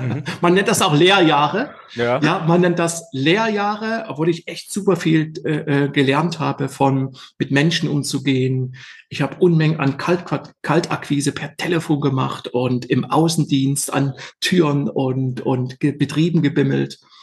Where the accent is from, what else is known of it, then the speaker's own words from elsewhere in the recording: East Germany, Germany; so bin ich aufgewachsen, bin am Osten aufgewachsen.